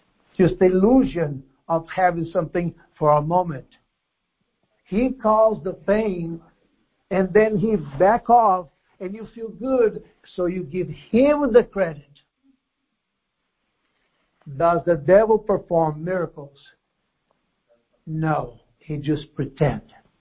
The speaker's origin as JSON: {"language": "English", "country": "Brazil", "said": "I came from Brazil. And Brazil, the Pentecostal fever is enormous."}